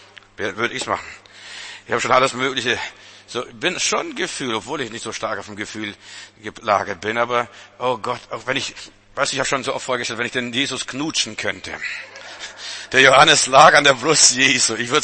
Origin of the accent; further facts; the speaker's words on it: Lithuania; Aber ich bin in Litauen geboren, musste mit der Glatze rumlaufen und anstehen